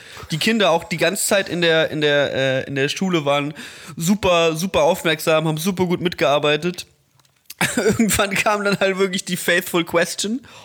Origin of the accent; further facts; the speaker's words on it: Mettmann, North Rhine-Westphalia, Germany; Das ist halt auch das, was du machen kannst auf am Mettmanner Boden in meiner Heimatstadt. Da ist halt nicht viel.